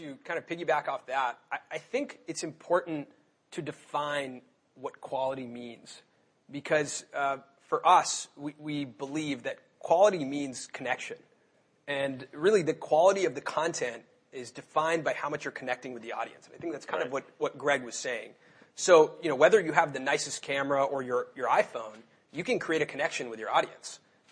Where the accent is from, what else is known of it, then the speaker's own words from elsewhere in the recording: Los Angeles, California, United States; One, I'm from Los Angeles. And in LA, there's not that much lacrosse, at least at that time and when I was growing up.